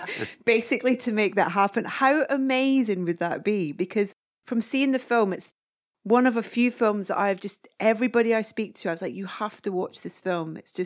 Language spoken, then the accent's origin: English; Scotland, United Kingdom; I'm Scottish